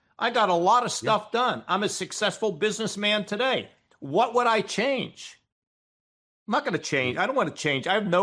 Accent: United States; Stephen, I'm an American.

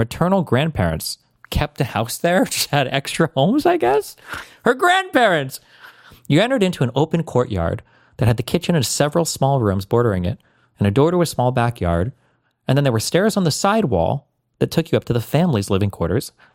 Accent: United States; When I was a teenager growing up in the States, I used to think that if we owned a summer house in Turkey, I would have a place and friends to call my own

